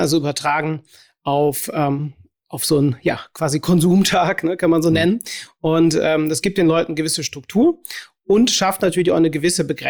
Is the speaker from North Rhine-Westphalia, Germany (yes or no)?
yes; Cologne, North Rhine-Westphalia, Germany; Ich bin aus Köln, habe mein Büro in Aachen.